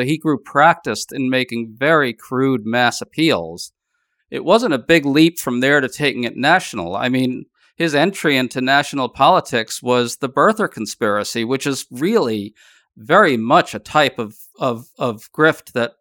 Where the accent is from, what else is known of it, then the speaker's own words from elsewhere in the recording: New York City, New York, United States; I grew up in New York City, and my grandparents actually lived right near Jamaica Estates in Queens, which is where Trump grew up.